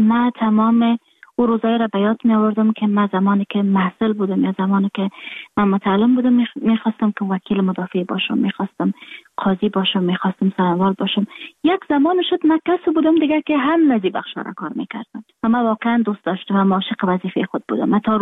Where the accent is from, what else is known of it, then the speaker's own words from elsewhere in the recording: Afghanistan; moved away; من در خارج هستم، خارج از افغانستان هستم